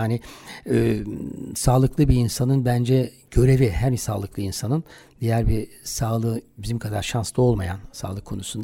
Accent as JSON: {"language": "Turkish", "region": "Istanbul", "country": "Turkey", "tie": "born or raised there", "said": "Evet, ben İstanbul doğumluyum."}